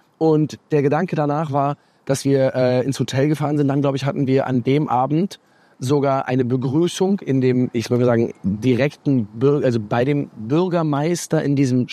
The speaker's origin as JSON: {"language": "German", "town": "Cologne", "region": "North Rhine-Westphalia", "country": "Germany", "said": "Ich bin aus Köln"}